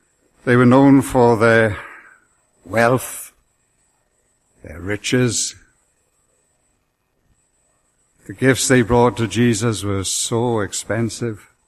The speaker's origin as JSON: {"language": "English", "country": "United Kingdom", "said": "I've chosen this one not because I'm a Brit"}